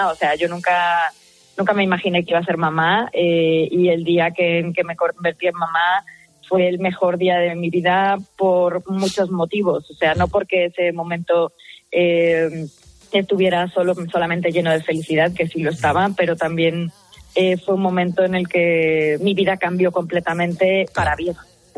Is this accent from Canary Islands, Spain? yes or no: no; Madrid, Community of Madrid, Spain; accent: Madrid; llevo aquí como 2 semanas más o menos. Y en estas 2 semanas como que he vuelto a mi ser con mi acento de aquí, de Madrid